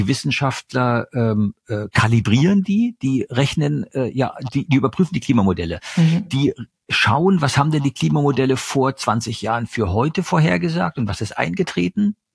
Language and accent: German; eastern Germany, Germany; Ich komme aus Ostdeutschland.